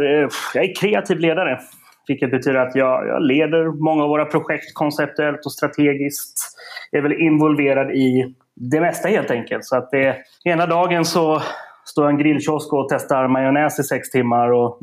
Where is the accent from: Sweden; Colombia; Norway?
Sweden; Uddevalla, Västra Götaland County; now in Stockholm, Sweden; Nej, men jag kommer från Sveriges Miami, Uddevalla. Växte upp egentligen med krogfamilj